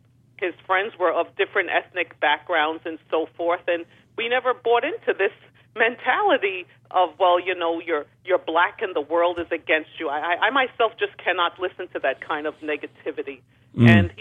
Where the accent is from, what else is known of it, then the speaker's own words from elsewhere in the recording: Bronx, New York, United States; also born or lived in Harlem; now in East Orange, United States; I was raised in the Bronx Housing Project. I lived in Harlem. Now I'm in East Orange.